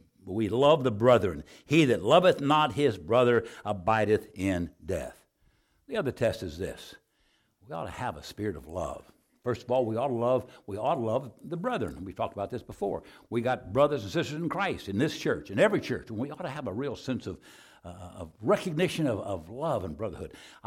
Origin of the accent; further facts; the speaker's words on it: Arizona, United States; You sound like Jimmy Carter. What? No, he's from Alabama. I'm from Arizona.